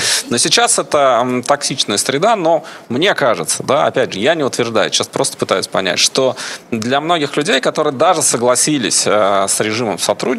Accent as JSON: {"language": "Russian", "country": "Kazakhstan", "tie": "born there", "said": "я вообще родился в Казахстане, работаю в Израиле, больше с Европой и так далее"}